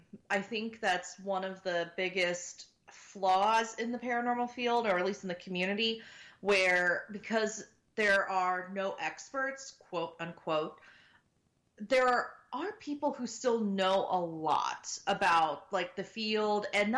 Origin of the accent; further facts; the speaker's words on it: San Diego, California, United States; I'm originally from San Diego. So I was also, you know, commuting back and forth to and from